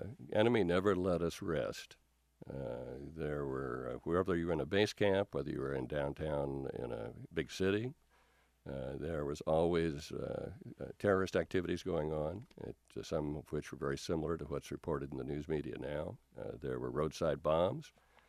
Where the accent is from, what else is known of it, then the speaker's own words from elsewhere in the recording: Marshalltown, Iowa, United States; I got a letter from the draft board in my hometown of Marshalltown